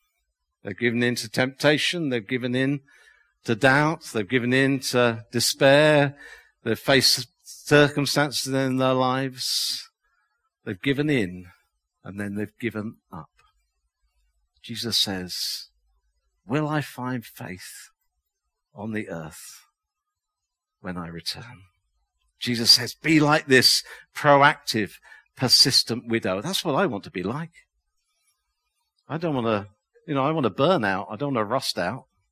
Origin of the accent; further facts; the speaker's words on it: United Kingdom; No, we're British here.